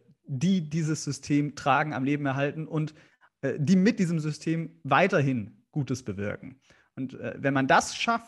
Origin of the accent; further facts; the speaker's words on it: Munich, Bavaria, Germany; Etwas, was ich aus Süddeutschland kenne, denn ich bin in München zur Schule gegangen